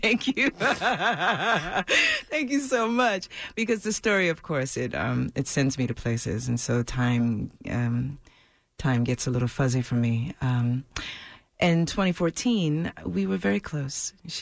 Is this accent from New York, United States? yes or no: yes; Brooklyn, New York, United States; I was always around elders looking for guidance and wisdom and support in the world growing up in Brooklyn.